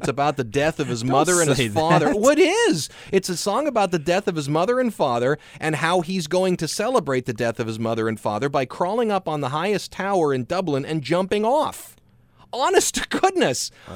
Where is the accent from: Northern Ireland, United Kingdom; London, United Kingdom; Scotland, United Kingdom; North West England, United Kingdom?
Scotland, United Kingdom; I'm actually Scotch-Irish. I'm actually from Scotland.